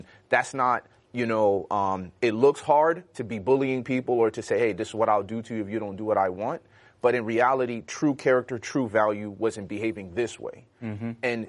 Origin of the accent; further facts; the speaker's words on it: Chicago, Illinois, United States; when I was growing up in Chicago and you had the influence of gangs